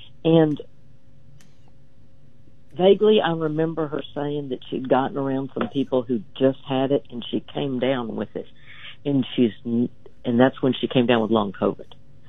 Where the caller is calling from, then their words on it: Mississippi, United States; I'm calling you from Mississippi.